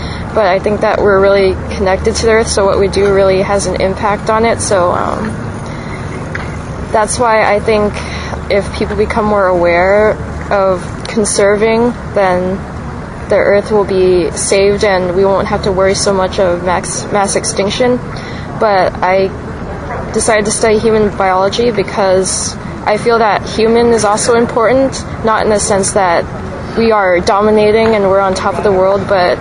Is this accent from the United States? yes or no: yes; Oceanside, California, United States; I'm from Oceanside, California.